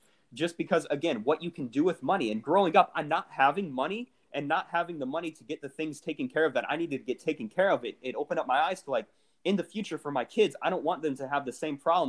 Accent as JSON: {"language": "English", "town": "Jacksonville", "country": "United States", "said": "I was like, yeah, well, I'm from Jacksonville."}